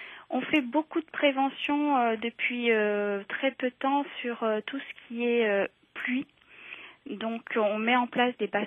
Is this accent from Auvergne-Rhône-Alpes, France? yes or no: no; Nouvelle-Aquitaine, France; Moi, je viens de la Gironde, donc il y a une très très belle région.